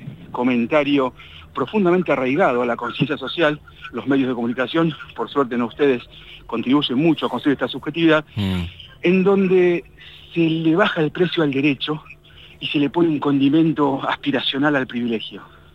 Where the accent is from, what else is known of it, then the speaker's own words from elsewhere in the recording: Argentina; como desde el sur, como argentinos, como latinoamericanos